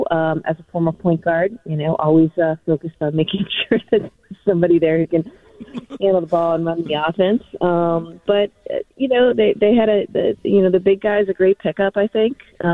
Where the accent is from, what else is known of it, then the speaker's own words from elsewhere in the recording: New Hampshire, United States; You know, I grew up in New Hampshire, great place to live, but also you don't have access to all the things that we have access to here in Massachusetts